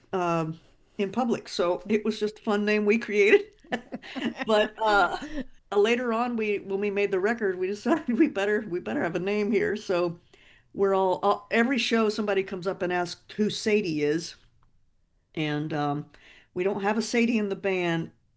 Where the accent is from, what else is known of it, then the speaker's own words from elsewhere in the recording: Nashville, Tennessee, United States; When I grew up here in Nashville, it was a different Nashville.